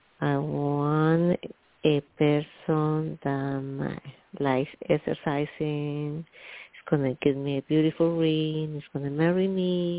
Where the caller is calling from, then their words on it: New York, United States; I'm calling from New York.